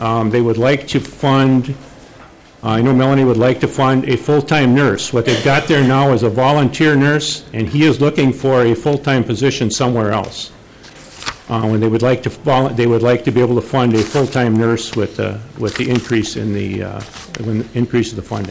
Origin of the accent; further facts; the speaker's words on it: St. Cloud, Minnesota, United States; I'm from St. Cloud.